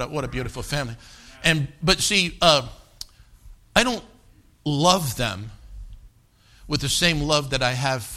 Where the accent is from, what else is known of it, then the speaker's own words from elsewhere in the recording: Cody, Wyoming, United States; I grew up in Cody, Wyoming, and then his papa's Pastor Ross, and that's just so sweet.